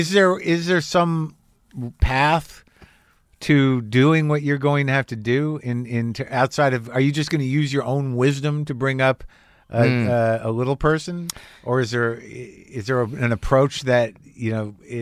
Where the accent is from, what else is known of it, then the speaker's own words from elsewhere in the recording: United States; Certainly, and it's compounded by being an American.